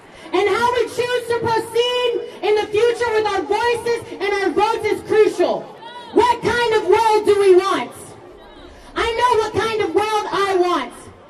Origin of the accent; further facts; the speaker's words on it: Louisiana, United States; I've spent my entire life in the deep south of the United States. I grew up in Louisiana.